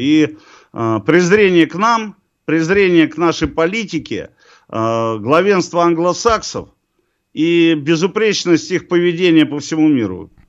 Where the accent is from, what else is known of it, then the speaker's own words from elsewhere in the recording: Moscow, Russia; А вот мы москвичи, да.